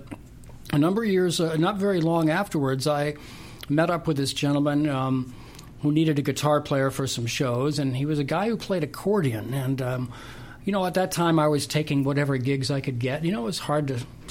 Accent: Florida, United States; I've played guitar since I was 12 years old. And actually, I grew up in Florida. And at a certain age, I realized, you know, I have to get, you know, I have to move to either Los Angeles or New York

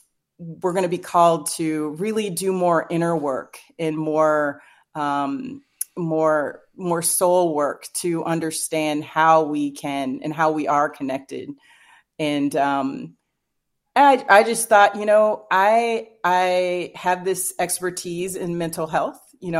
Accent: Indiana, United States; you just think about, I'm from Indiana, so I think about the Indy cars, right?

